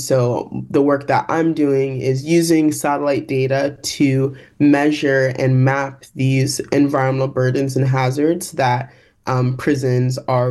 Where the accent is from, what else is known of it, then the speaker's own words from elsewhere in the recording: Texas, United States; Yeah, I think I'm from Texas, and so I definitely know a thing or two about hot summers.